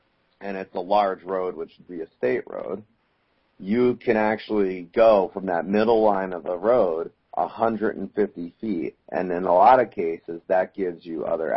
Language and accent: English; New Jersey, United States; You know, I mean, that's a Montana thing, and I'm from New Jersey, so people have to give me some leeway on that one.